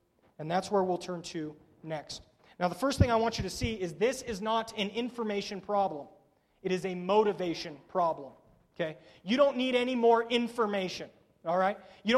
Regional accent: United States; You see, as American consumerists, we think essentially to ourselves, what can Christianity do for me?

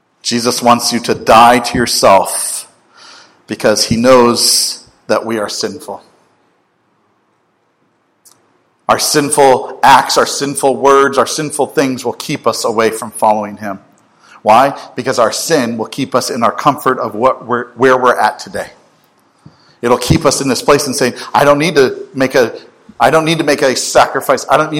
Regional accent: the South, United States; accent: southern; Y'all, I'm using y'all. My southern accent coming out.

